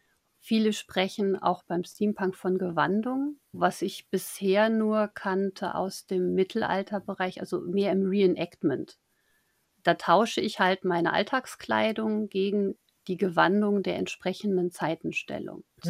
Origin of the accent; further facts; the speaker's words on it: Rhineland, Germany; Die muss man haben als Rheinländer.